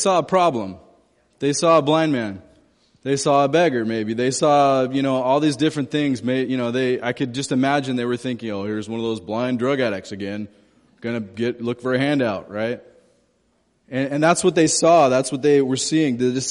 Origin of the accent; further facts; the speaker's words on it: California, United States; I grew up in Southern California.